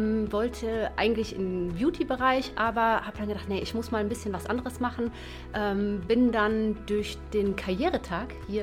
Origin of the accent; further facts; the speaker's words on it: Düsseldorf, North Rhine-Westphalia, Germany; Ich bin 38 Jahre jung. Ich komme hier aus Düsseldorf.